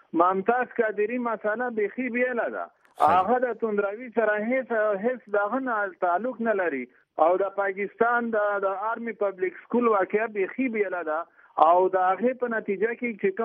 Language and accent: Pashto; Afghanistan; زه هم افغان یم